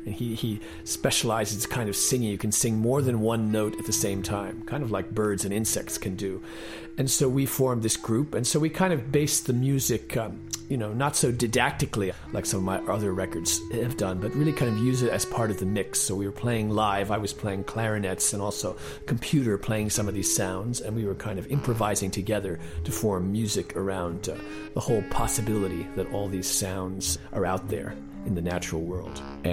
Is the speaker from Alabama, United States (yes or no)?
no; Connecticut, United States; Well, I grew up in Connecticut, kind of in the suburban countryside